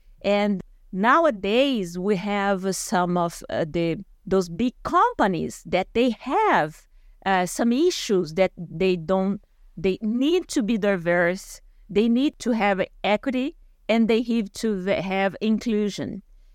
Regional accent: São José do Rio Preto, São Paulo, Brazil; English is a second language; I did close to my hometown, that's Rio Preto.

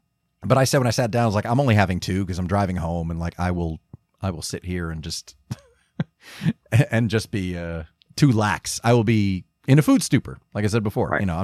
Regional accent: Lakewood, New Jersey, United States; now in Los Angeles, United States; I mean, three malls were a half hour away, you know, growing up in Lakewood. It was like Freehold, Monmouth, Ocean County, pick one.

